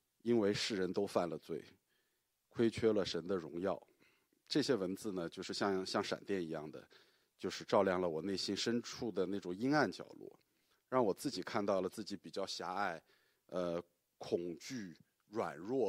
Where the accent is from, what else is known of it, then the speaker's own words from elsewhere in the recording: Shanghai, China; 我也来自上海。